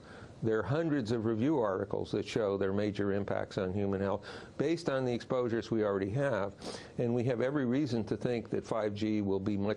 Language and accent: English; United States; as an American scientist, I really hate to say this